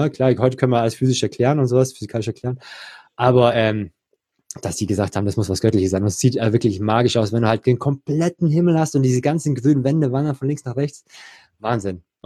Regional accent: Ludwigsburg, Baden-Württemberg, Germany; ich bin in Ludwigsburg groß geworden, ja, und wohne bald in Frankfurt, ja.

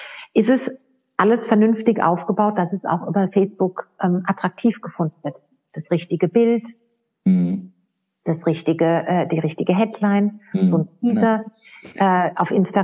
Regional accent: Hesse, Germany; aber wenn du dann halt irgendwo in einem kleinen Ort in Hessen bist, ich komme selbst aus dem Odenwald.

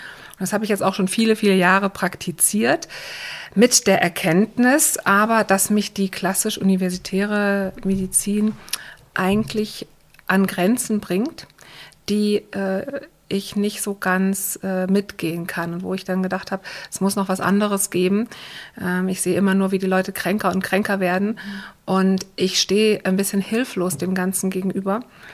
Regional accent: Germany; also born or lived in Switzerland; Und ich bin in der Schweiz geboren und bin quer durch Deutschland gezogen mit meinen Eltern.

